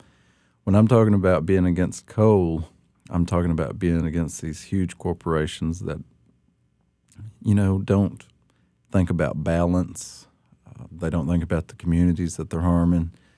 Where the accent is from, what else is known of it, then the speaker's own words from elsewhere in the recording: Appalachia, United States; accent: Appalachian; markers of an Appalachian, is bad, and you have to get rid of that. That's why, obviously, I kept my accent, but I never could get rid of it and didn't want to.